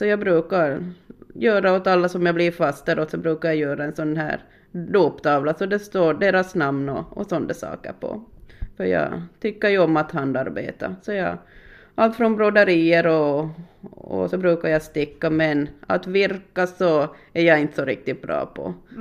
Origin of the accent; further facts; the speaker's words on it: Lappfjärd, Ostrobothnia, Finland; för jag är ju uppvuxen i Lappfjärd, så det är ju 130 kilometer.